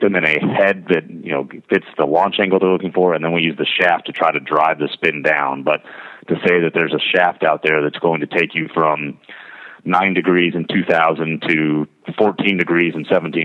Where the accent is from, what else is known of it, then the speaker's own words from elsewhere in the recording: Washington, United States; also born or lived in San Diego; But been born and raised in Washington, going to school in Seattle, and living most of my life in San Diego, you'd be hard-pressed to peel me off the West Coast.